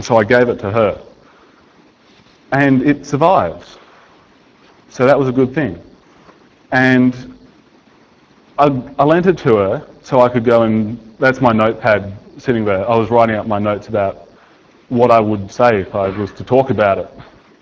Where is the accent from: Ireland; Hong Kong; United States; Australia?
Australia; I'm from Australia, where if you're feeling a bit nervous about your neighbours, you might bother to lock the door.